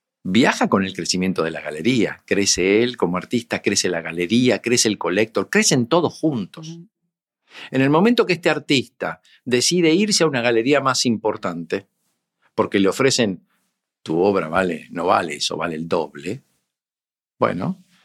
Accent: Argentina; como decimos argentinos

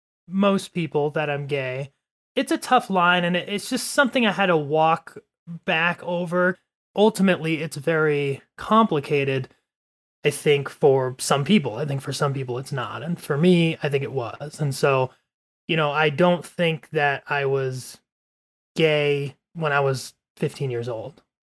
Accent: Indio, California, United States; born there; I was born in California in a place called Indio.

